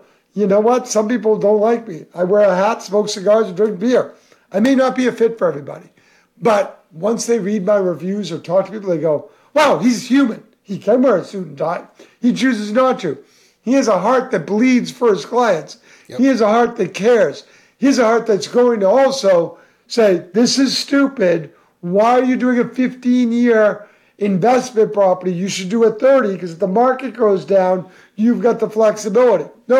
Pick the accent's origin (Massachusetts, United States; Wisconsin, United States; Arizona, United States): Massachusetts, United States; Back hauls to Mass, my hometown, I had a client call me and say, give me a plumber.